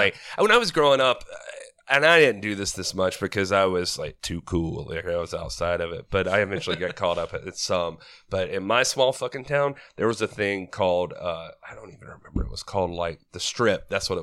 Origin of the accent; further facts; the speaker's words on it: Georgia, United States; It was in Georgia or something, you know, so it might as well be 12. But I grew up in Georgia. I can say that.